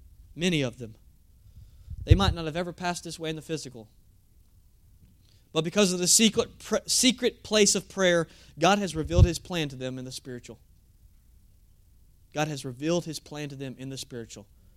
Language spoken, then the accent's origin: English; Lindell, Texas, United States; Growing up in Lindell, Texas, the cost to follow Christ didn't really cost very much.